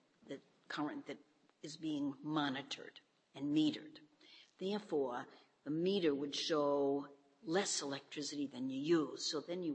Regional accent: New York City, New York, United States; It used to be that when I grew up in New York City

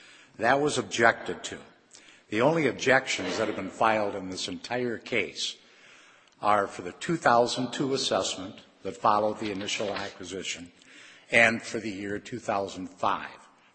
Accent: Stevens Point, Wisconsin, United States; I'm also from Stevens Point, and I represent the town of Linwood.

